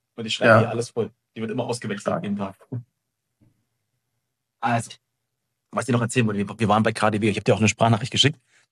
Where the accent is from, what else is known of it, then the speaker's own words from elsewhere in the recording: Potsdam, Brandenburg, Germany; jetzt kommst du hier selber nicht mehr als Potsdamer in die Berliner Läden rein